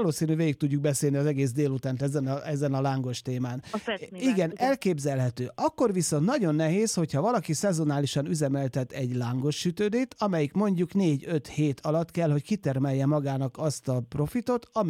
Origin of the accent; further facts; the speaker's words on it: Zala, Hungary; én zalai gyerek vagyok